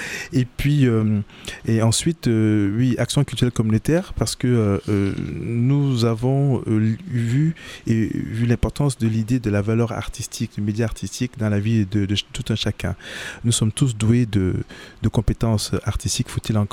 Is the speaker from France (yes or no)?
no; Cameroon; il y en a une au Cameroun, mon pays d'origine.